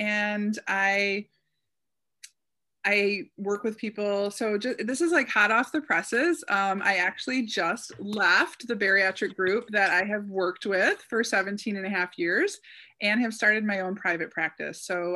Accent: Detroit, Michigan, United States; So I grew up in the Detroit area

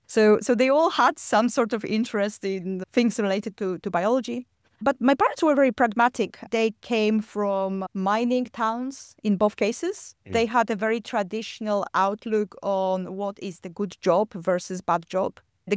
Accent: Poland; So yes, as you said, I grew up in Poland

